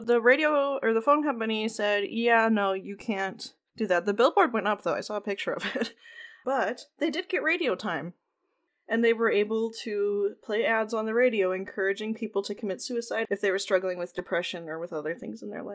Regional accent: Mankato, Minnesota, United States; There was someone from my hometown on there.

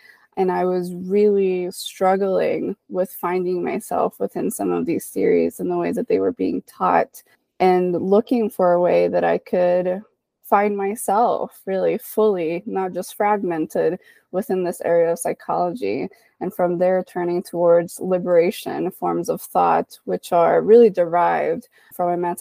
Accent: Dominican Republic; now in United States; growing up in the Dominican Republic, immigrating to the United States afterwards

